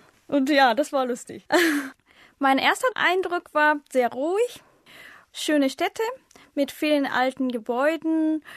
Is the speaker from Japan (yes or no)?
yes; Japan; German is a second language; now in Bonn, Germany; Ich komme aus Japan. Ich bin geboren im Jahr 1985. Ich bin Studentin in Bonn. Ich lerne Deutsch, weil ich in Deutschland studiere.